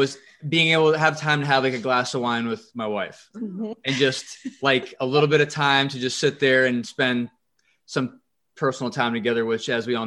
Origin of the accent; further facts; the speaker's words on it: Massachusetts, United States; growing up in Massachusetts. I remember that.